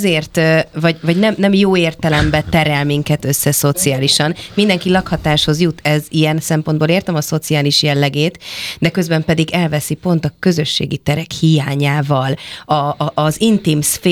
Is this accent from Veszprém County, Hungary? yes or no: no; Budapest, Hungary; Én amikor meglátok egy panelházat, az én 90-es évek gyermekkori élményei melegsége tükröz rám vissza, gazdagrét mellett nőttem fel.